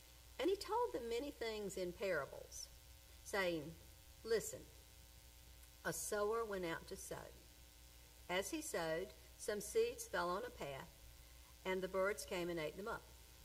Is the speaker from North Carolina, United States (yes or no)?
yes; Zebulon, North Carolina, United States; As many of you know, I grew up in East Wake County, Zebulon to be specific, on a tobacco farm.